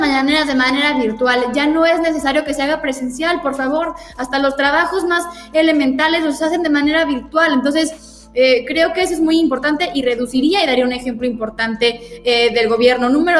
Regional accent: Mexico; somos mexicanos, porque vivimos aquí

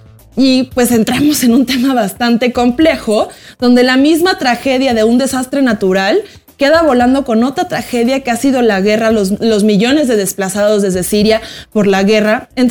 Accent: Mexico; no es nuestra experiencia como mexicanos en el 2019, en el 2017.

